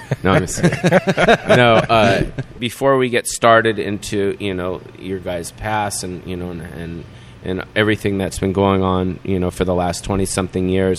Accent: West Hollywood, California, United States; I grew up here on the Sunset Strip

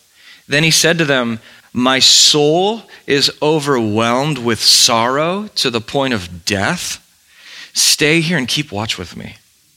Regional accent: California, United States; I grew up in North County. I love this place.

